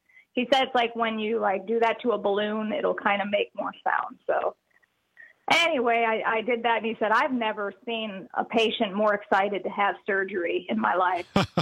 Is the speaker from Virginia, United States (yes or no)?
no; Chicago, Illinois, United States; I grew up in Chicago, Illinois. So we spent summers in Wisconsin.